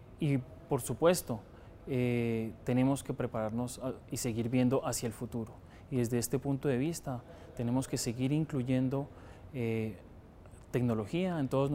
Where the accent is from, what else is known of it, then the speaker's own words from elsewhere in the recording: Boyacá, Colombia; Soy de origen boyacense